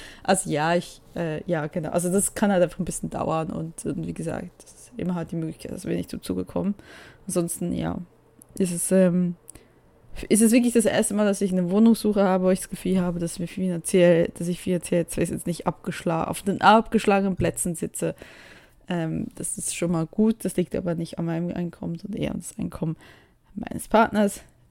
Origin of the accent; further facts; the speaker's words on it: Bern, Switzerland; beziehungsweise ich komme ja aus dem Kanton Bern